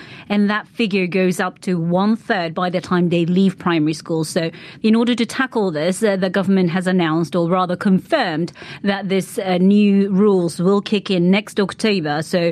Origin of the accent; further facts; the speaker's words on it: Japan; where I grew up in Japan, you can see junk food as throughout the day, and there's no rules or regulations.